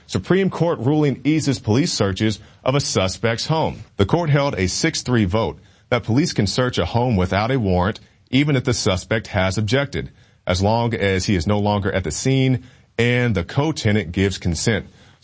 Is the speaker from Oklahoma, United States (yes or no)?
yes; Oklahoma, United States; I'm from Oklahoma. I don't get free education here.